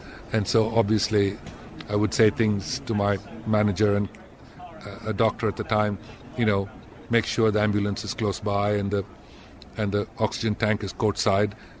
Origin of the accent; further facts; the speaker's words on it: India; I would always be Indian. I still carry an Indian passport. I travel around the world only as an Indian.